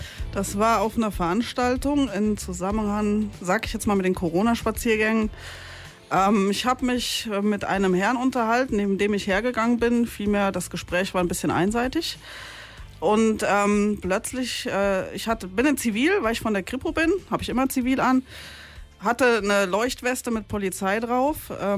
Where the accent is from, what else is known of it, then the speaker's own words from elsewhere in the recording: Wiesbaden, Hesse, Germany; ich komme aus Wiesbaden, da ist Mainz nicht weit. Ich komme aus dem Rheingau, da gibt es immer schöne Feten und top.